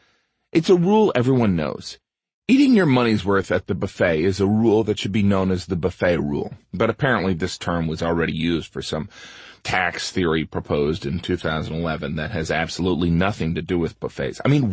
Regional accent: Indiana, United States; A while ago, I was back in Indiana, in my hometown, walking around the Kmart, or as we called it, the mall.

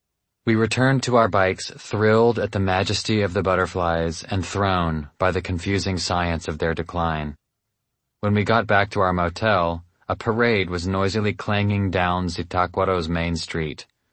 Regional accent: United States; As an American, my assumptions about Mexico were formed in ignorance.

